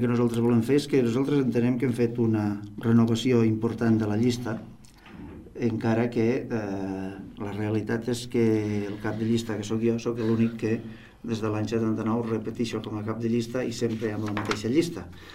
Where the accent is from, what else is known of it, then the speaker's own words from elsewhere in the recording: Falset, Catalonia, Spain; no hem de tindre vergonya de dir que som de Falset. No hem d'anar dient que som del Priorat, som de Falset i per tant som del Priorat.